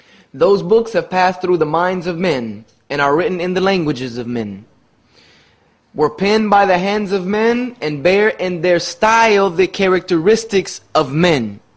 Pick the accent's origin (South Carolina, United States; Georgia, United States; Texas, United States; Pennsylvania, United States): South Carolina, United States; Greenville; Jones University, which is conservative. It's a very conservative, right-wing, prominent school in my hometown. It's known worldwide.